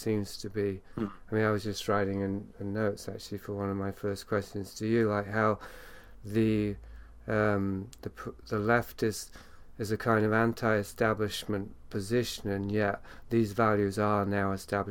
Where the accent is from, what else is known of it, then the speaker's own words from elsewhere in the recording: Yorkshire and the Humber, United Kingdom; I'm from Yorkshire, England, and I was raised by what I now think of as kind of closet aristocracy.